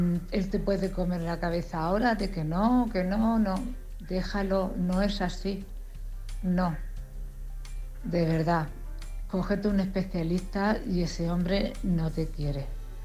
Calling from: Cartagena, Region of Murcia, Spain; de Cartagena.

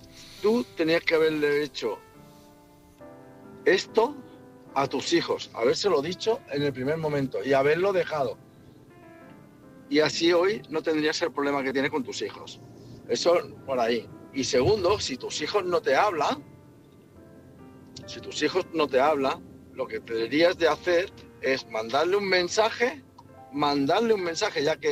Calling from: Barcelona, Catalonia, Spain; de Barcelona.

